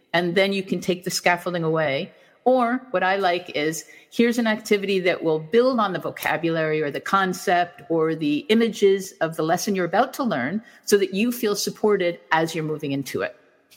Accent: New York City, New York, United States; also born or lived in New Mexico; now in Spain; I'm from New York City. I became a teacher in New Mexico. In New Mexico, it was very important to speak Spanish. So I came to Spain, which thinking, oh, I'll just be here for a couple of months, learn Spanish and go back. And I'm here more than 20 years later.

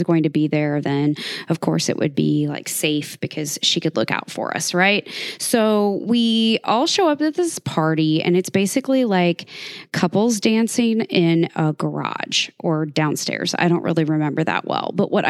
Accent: Sedalia, Missouri, United States; In my hometown of Sedalia, Missouri, when my cousin Mandy and I were fourth graders at Whittier Elementary, we met a new boy.

